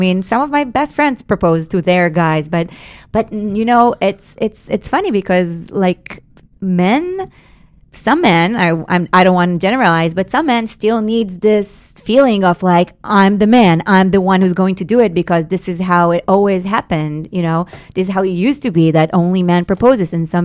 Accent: Israel; English is a second language; now in Los Angeles, United States; I moved all the way from Israel to be in the heart of the filmmaking industry.

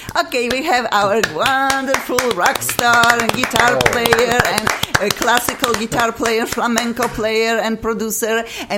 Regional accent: Poland; English is a second language; moved away as an adult; now in United States; I found him here by calling to different studios and just saying, I'm a singer from Poland, and would you? Most people say, what? You have an accent, whatever.

